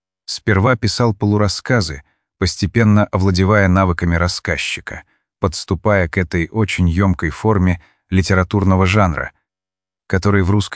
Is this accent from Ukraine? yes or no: no; Ovsyanka, Krasnoyarsk Krai, Russia; 1980 году я вернулся на родину, в Красноярск, и сразу же занялся тем, чтобы подыскать и купить избу в родном селе Овсянка.